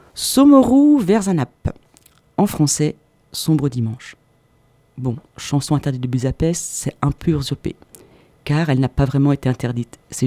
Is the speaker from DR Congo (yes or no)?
no; France; accent: French; les germanophones s'en sont déjà aperçus, vu mon accent franchouillard, je ne parle pas allemand